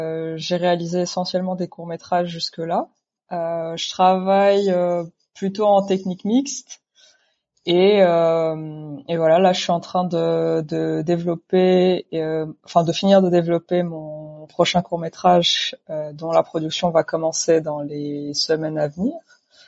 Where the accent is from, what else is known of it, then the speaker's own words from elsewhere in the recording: Morocco; now in France; je suis née, j'ai grandi au Maroc.